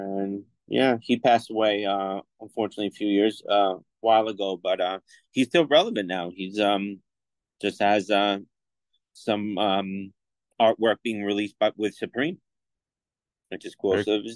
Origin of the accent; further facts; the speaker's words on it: North Jersey, New Jersey, United States; because I grew up in North Jersey, so I always had like one foot in the city.